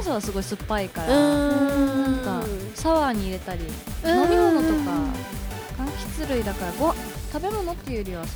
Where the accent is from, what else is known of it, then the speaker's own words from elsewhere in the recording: Okinawa, Japan; 沖縄生まれ沖縄育ち南国産の